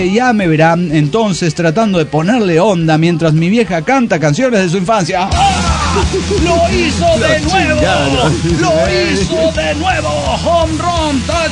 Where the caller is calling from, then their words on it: Montreal, Quebec, Canada; Muy bien, aquí en Montreal, Canadá. ¿Cómo están todos, naves? Pues saludos, bien, muda, pirata, capitán. Desde Montreal